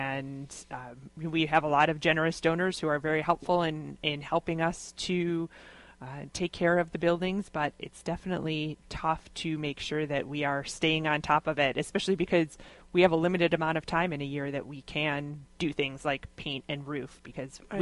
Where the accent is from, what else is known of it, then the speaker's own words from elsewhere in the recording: Rochester, United States; I grew up in Rochester, so I've lived here my whole life.